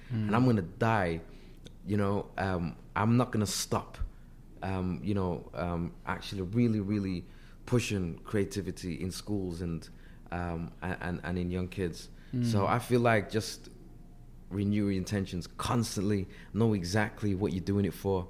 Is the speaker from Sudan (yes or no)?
yes; Sudan; now in United Kingdom; I'm from Sudan.